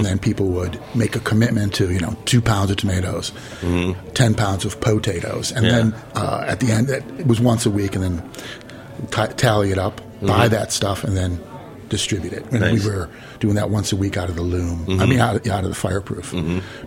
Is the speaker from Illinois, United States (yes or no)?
yes; Chicago, Illinois, United States; Near North Side in 3900 North, 1500 West.